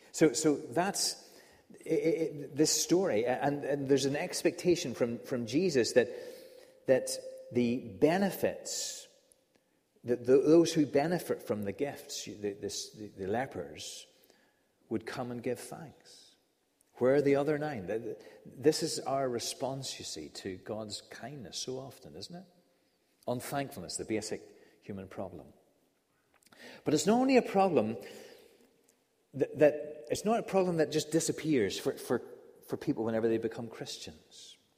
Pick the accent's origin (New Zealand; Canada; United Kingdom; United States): United Kingdom; Kilkeel, Northern Ireland; So whenever I grew up in Kilkeel, most marvelous little spot out in the countryside